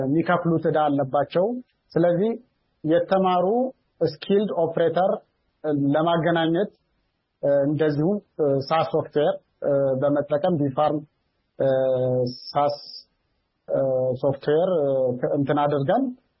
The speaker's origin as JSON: {"language": "Amharic", "town": "Anewari", "region": "Amhara", "country": "Ethiopia", "tie": "born or raised there", "said": "እዛው ተወልጄ ያደኩበት ከተማ አነዋሪ ከተማ"}